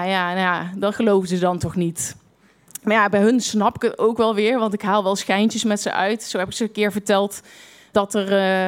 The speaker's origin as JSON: {"language": "Dutch", "town": "'s-Hertogenbosch", "region": "North Brabant", "country": "Netherlands", "said": "Ik kom uit Den Bosch"}